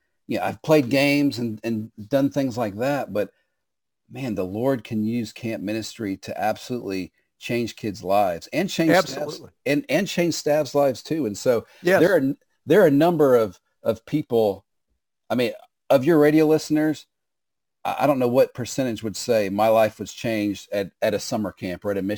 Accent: Atlanta, Georgia, United States; I grew up in Atlanta, Georgia, and my parents did not allow us to have video games.

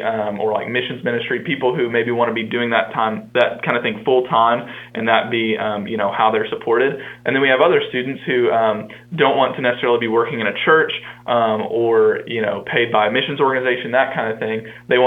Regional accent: Bowling Green, Kentucky, United States; So I grew up in Bowling Green, Kentucky, and went to Western Kentucky University.

